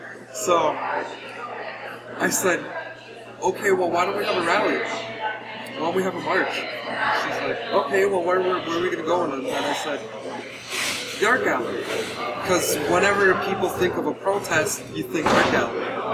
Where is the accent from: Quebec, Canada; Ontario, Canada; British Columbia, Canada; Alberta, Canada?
British Columbia, Canada; Prince George; I come from Prince George